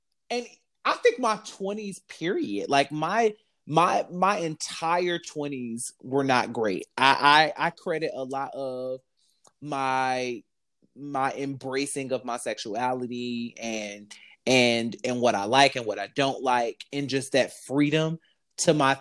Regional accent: Detroit, Michigan, United States; I'm from Detroit, so Detroit is just rough all around.

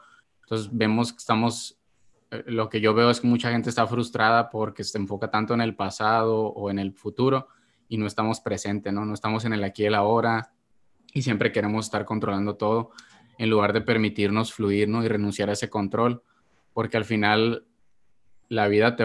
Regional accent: Mexicali, Baja California, Mexico; Bueno, soy de Mexicali, Baja California. Tengo 29 años.

